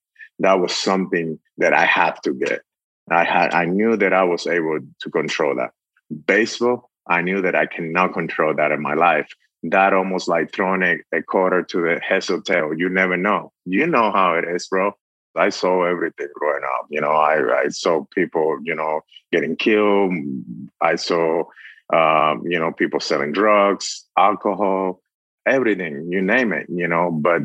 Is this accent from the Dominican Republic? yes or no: yes; Dominican Republic; I mean, I was, you know, born and raised in the Dominican Republic as a, you know, young age.